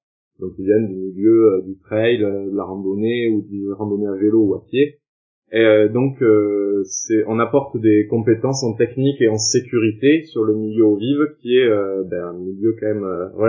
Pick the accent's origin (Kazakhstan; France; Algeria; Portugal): France; Montauban, Occitanie; Ensuite, j'ai monté un club de kayak à Montauban, donc dans le Tarn-et-Garonne, au nord de Toulouse, là d'où je viens.